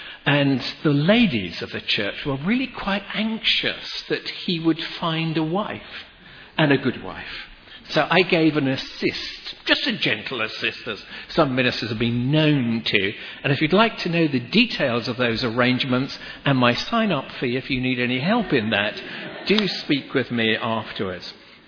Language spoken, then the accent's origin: English; Ireland; and you never know, as an Irishman, that my connections, as you've heard